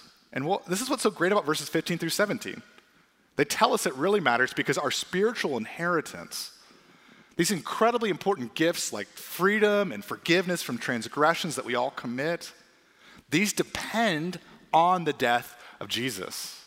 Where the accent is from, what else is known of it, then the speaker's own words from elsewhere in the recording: Columbus, Ohio, United States; As I said earlier, I grew up in Columbus, Ohio, and I grew up not in a Christian home, actually.